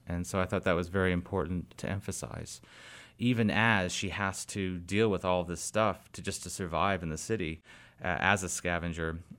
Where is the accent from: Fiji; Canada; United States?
Fiji; I grew up in Fiji. My parents were in the Peace Corps.